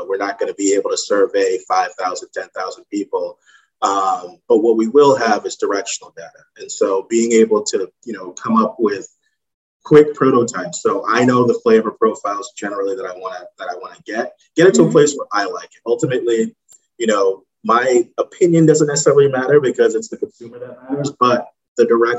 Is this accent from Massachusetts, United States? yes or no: yes; Massachusetts, United States; also born or lived in Jamaica; So I am from Jamaica, grew up here in Massachusetts, and knew that I could tie in a lot of the Caribbean inspiration into things like hot sauce.